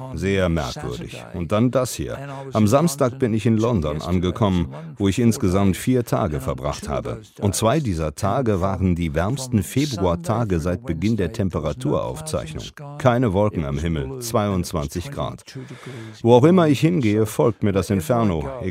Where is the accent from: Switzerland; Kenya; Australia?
Australia; Brisbane, Queensland; German is a second language; Ich bin in Brisbane aufgewachsen und kann mich noch an die Sommermonate meiner Jugend erinnern, in den 60ern und 70ern.